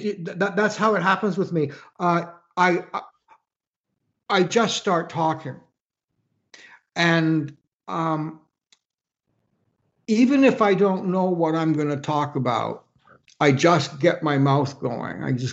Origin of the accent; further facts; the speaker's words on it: Canada; from my perspective as a Canadian, we're all best friends, so.